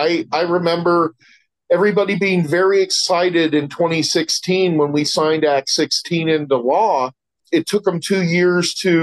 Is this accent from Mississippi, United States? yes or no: no; California, United States; See, I'm from California, so earthquakes are no big deal for me